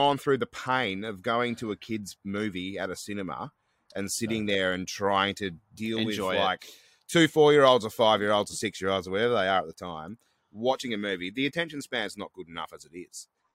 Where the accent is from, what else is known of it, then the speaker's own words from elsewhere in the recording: Western Australia, Australia; I have been a Collingwood supporter growing up in Western Australia, surrounded by Eagle supporters